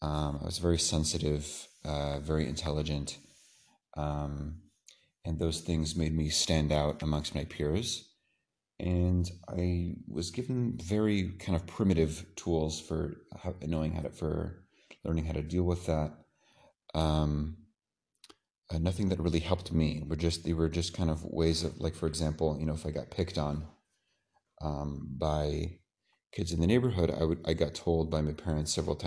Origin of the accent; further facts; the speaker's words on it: San Francisco, California, United States; I'm from San Francisco, California. And I grew up in a non-observant, a fairly non-religious family, a pretty secular family.